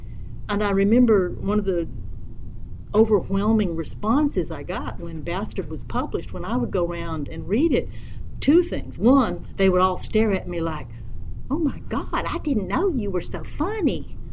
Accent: the South, United States; I'm 67 years old, and I grew up in the South in what was essentially the 50s and 60s

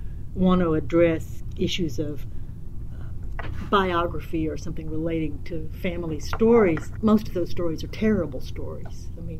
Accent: the South, United States; I'm 67 years old, and I grew up in the South in what was essentially the 50s and 60s

